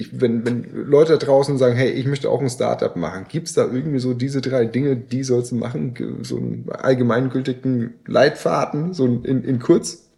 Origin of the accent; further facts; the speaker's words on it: Bavaria, Germany; Das ist natürlich für mich als Franke